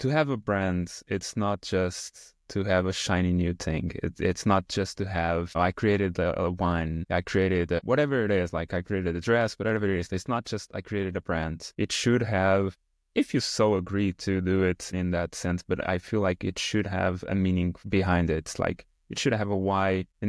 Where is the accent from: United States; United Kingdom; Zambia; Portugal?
Portugal; I come from Portugal